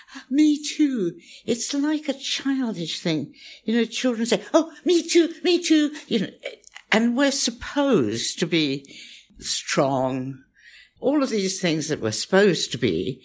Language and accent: English; Pakistan; born there; moved away; also born or lived in India; I was born in Pakistan and lived in India.